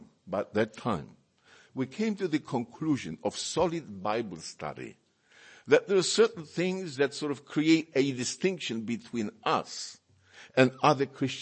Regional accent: Poland; first language Polish; English is a second language; now in Australia; Because when we arrived in Australia, people asked me, what is your name? Well, immediately my parents, I couldn't speak English at that time.

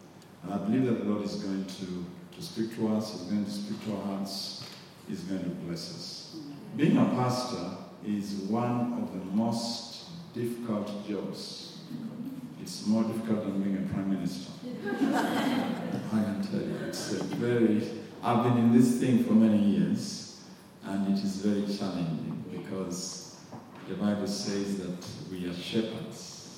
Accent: Uganda; now in Kenya; I come from Kenya. But I'm Ugandan, but the Lord sent me in the year 2000.

